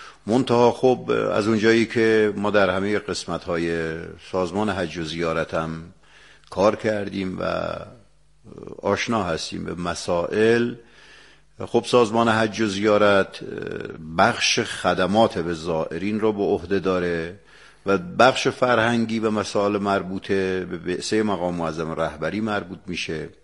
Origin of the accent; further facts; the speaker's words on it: Ilam, Iran; also born or lived in Qom / Isfahan; بنده متولد سال 1346 و در شهر ایلام متولد شدم. دوران ابتدایی را در همونجا طی کردم و دوران درس سطح و سطوح عالی حوزه را در حوزه علمیه قم و اصفهان